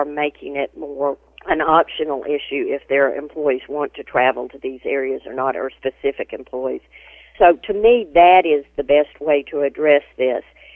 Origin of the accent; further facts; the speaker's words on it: Arkansas, United States; I grew up in Arkansas, and we had rice fields